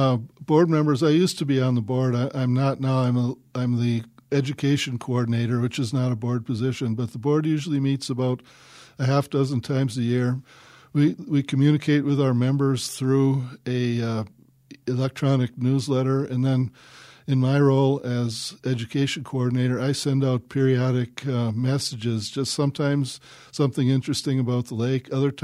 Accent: Two Rivers, Wisconsin, United States; I grew up on Lake Michigan in Two Rivers

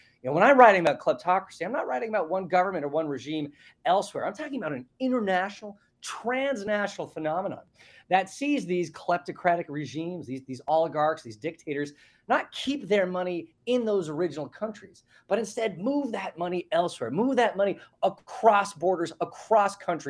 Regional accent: United States

